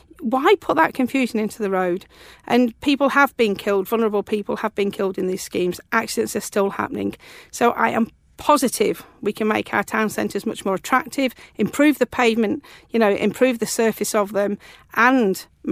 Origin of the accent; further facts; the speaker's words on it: Leek, West Midlands, United Kingdom; they started to put shared space in my hometown of Leek, I thought, hold on, Chris wouldn't be able to walk down here, and this wasn't the legacy I envisaged for Britain.